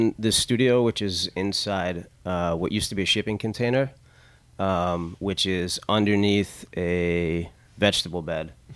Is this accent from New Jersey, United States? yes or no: yes; New Jersey, United States; It was all, I contributed all to growing up in New Jersey.